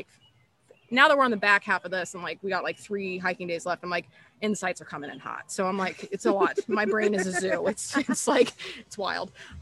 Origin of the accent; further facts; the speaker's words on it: California, United States; I'm not used to because I'm from California where we don't do humidity.